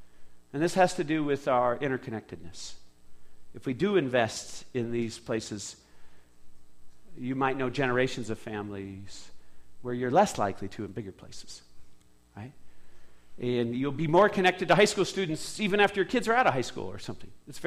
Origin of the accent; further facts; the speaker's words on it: Spokane, Washington, United States; My personal history is I was born and raised in Spokane. That is not a small town. That is a city that has hundreds of thousands of people in the greater Spokane area.